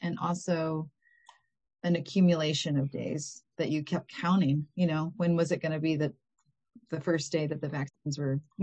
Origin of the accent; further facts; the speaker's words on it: Michigan, United States; moved away as an adult; now in Portland, United States; I'm from Michigan, and I've lived out in the Portland area for the last 28 years, but I'm from Michigan, and we have a cabin up in just south of the Mackinac Bridge.